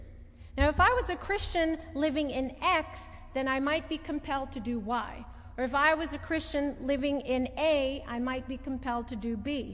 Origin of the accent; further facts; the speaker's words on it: Timonium, Maryland, United States; I grew up in Timonium on a tree-lined street of split-level houses and manicured lawns, and now I work in Homeland.